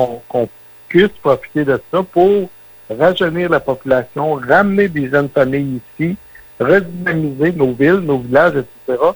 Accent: Shawinigan, Quebec, Canada; je renierai jamais mes origines, mais c'est difficile pour moi de dire je viens de Shawinigan.

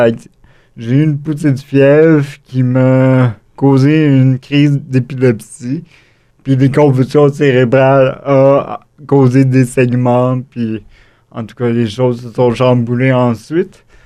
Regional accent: Quebec, Canada; Donc, moi, je suis originaire de l'Estrie

